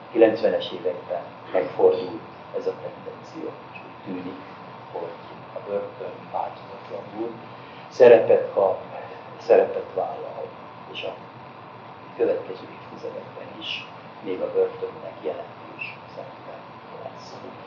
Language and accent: Hungarian; Pécs, Baranya, Hungary; egy olyan slamban nevelkedtem Pécs külvárosában, ahol a bűn, a bűnözés egy mindennapi jelenség volt